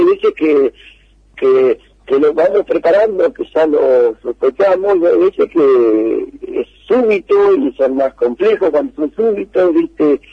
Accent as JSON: {"language": "Spanish", "town": "Bolívar", "region": "Buenos Aires Province", "country": "Argentina", "also_born_or_lived": "La Plata", "said": "yo soy bolivarense, yo soy de Bolívar, me fui a estudiar y estuvimos viviendo en La Plata casi 4 o 5 años, después nos fuimos 25 de mayo"}